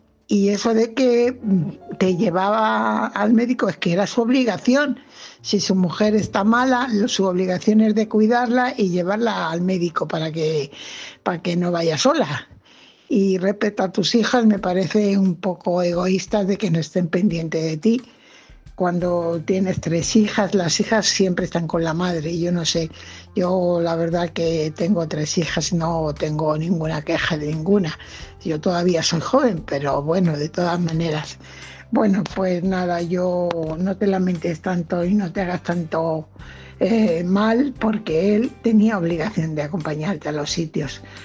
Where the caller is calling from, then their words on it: Fuenlabrada, Community of Madrid, Spain; corresponsal de Fuenlabrada.